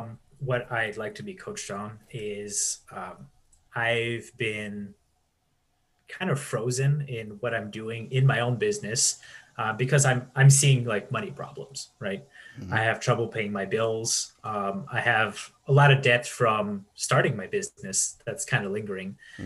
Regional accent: Canada; now in Michigan, United States; I'm originally from Canada, and I now live in Michigan. I've been here for 10 years.

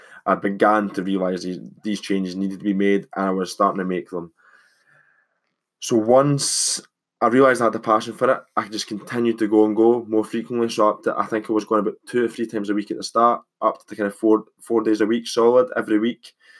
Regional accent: Scotland, United Kingdom; I am 20 years old. I'm Scottish, as you can probably tell.

